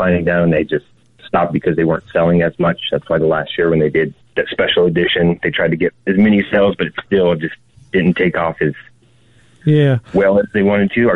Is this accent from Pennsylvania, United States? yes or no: no; California, United States; I grew up in Southern California, so Baja racing was my go-to.